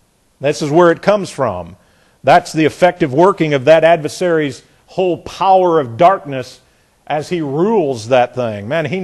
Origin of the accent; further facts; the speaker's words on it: Indiana, United States; moved away; Or as I learned when I came down here from Indiana, that's in mashing it.